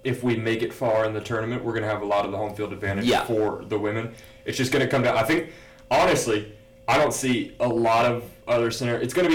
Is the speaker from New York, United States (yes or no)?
no; Houston, Texas, United States; I'm from Houston